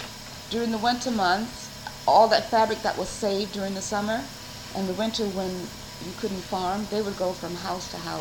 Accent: Springfield, South Carolina, United States; born there; I was born in Springfield, South Carolina, January 9th, 1939.

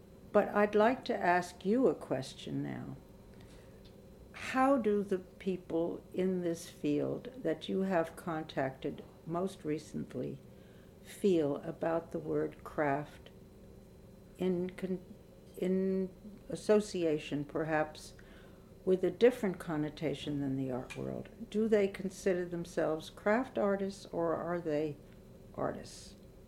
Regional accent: Westchester, New York, United States; We moved to Westchester when I was in the fourth grade, which is a suburb.

